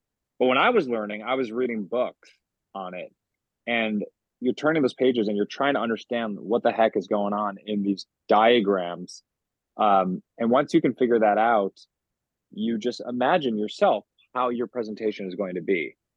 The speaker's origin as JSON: {"language": "English", "town": "Rochester", "region": "New York", "country": "United States", "tie": "born or raised there", "said": "Oh, I grew up in Rochester, New York."}